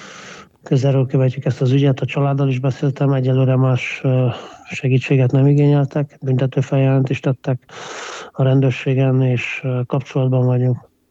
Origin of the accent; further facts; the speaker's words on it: Cluj-Napoca, Cluj County, Romania; én kolozsvári vagyok, Kolozsváron születtem, itt élek 50 éve ebben a városban